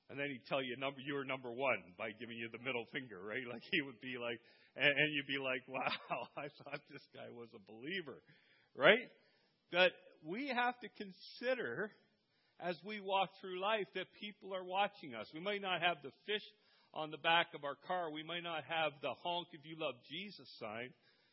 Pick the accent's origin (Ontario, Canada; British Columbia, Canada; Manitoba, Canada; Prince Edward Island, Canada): Ontario, Canada; Dunnville; Like, I grew up in Dunville, right? This is my hometown. I came here in 1972. I went to school in Dunville. I went to high school in Dunville.